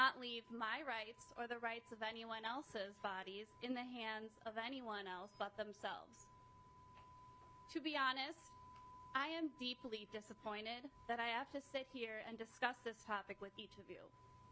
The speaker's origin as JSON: {"language": "English", "town": "Eagan", "region": "Minnesota", "country": "United States", "said": "I'm from Eagan, Minnesota."}